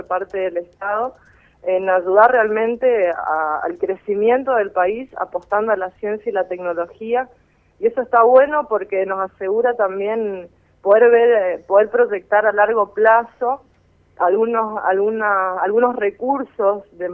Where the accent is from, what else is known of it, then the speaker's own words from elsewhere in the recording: Misiones, Argentina; poder hacer lo que me gusta y hacerlo cerquita de mi casa, en Misiones, en mi tierra colorada